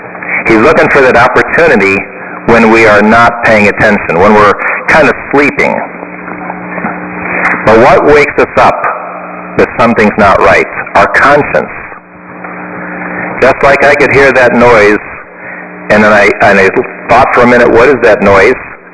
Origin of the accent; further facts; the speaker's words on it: Omaha, Nebraska, United States; I'm a bishop, and I'm visiting from Omaha, Nebraska, and I don't know where I don't know the address of this church.